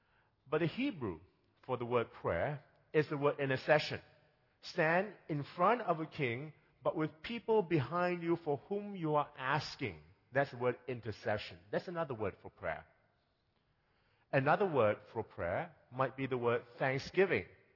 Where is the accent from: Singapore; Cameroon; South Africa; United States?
Singapore; now in Canada; I come from Singapore, and there's snow, one word.